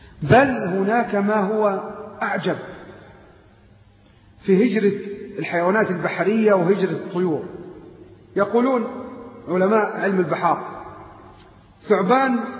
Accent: Egypt; تجي تبيض عندنا في مصر

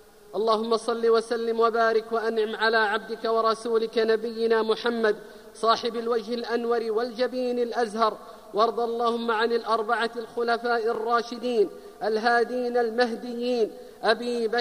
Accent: Saudi Arabia; واحفظ يا رب بلادنا المملكة العربية السعودية

